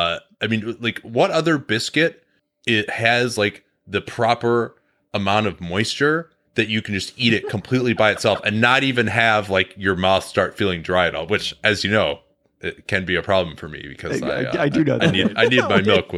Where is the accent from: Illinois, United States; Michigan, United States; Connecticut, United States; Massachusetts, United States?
Illinois, United States; Chicago; I actually, growing up in Chicago, they didn't have one in Chicago.